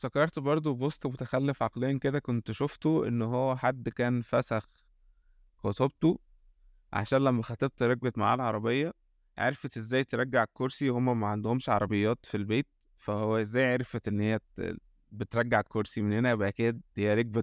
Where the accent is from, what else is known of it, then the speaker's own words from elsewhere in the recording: Egypt; اعتقد ده ليه علاقة بان المنتاليتي عندنا في مصر